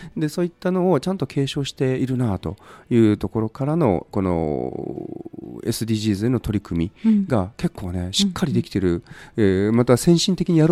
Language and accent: Japanese; Tottori, Japan; 僕の郷里ふるさとの鳥取県鳥取市で開催したのよ